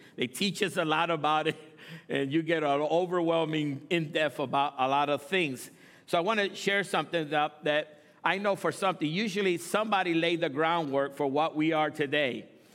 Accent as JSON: {"language": "English", "country": "Puerto Rico", "said": "And I'm from Puerto Rico"}